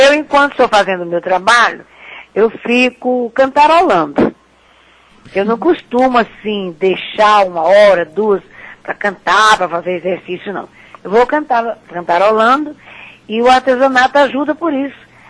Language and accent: Portuguese; Brazil; Eu sou brasileira, né? E ainda morena, né, para completar, o sangue vibra com nas veias.